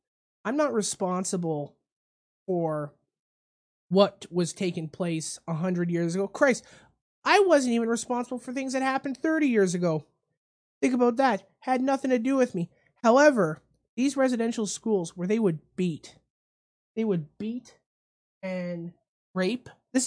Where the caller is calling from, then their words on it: Canada; Good morning. I'm calling from Canada.